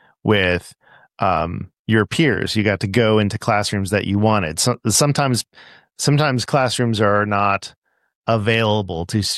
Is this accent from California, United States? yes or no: yes; Pasadena, California, United States; You know, I'm from LA. I'm from Pasadena, actually.